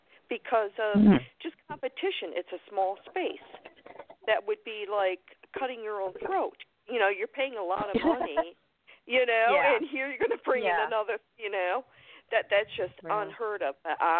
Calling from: Florida, United States; I'm calling from Florida.

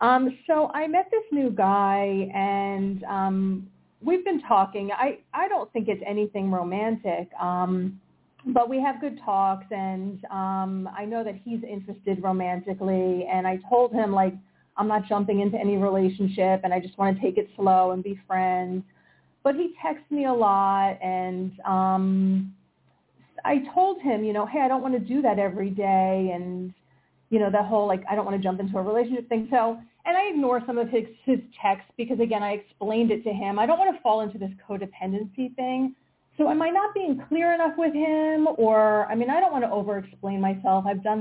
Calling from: Pennsylvania, United States; Hey, Tony. … from Pennsylvania.

